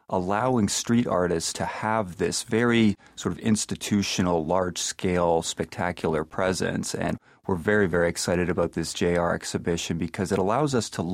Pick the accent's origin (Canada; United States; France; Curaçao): Canada; Toronto, Ontario; I'm from Toronto, Canada, originally. I did my undergraduate at the University of Toronto, then left and did my master's at Bard College in upstate New York in Annandale and Hudson, but then soon after went back across the border and curated in Winnipeg